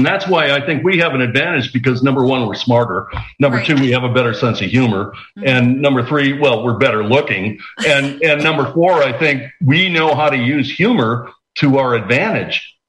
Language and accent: English; Wisconsin, United States; which came out of my home state of Wisconsin, out of Madison, Wisconsin, which, of course, is the center of communism in the United States these days.